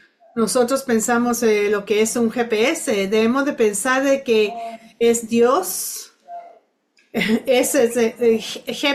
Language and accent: Spanish; Pittsburgh, Pennsylvania, United States; Yo crecí en Pittsburgh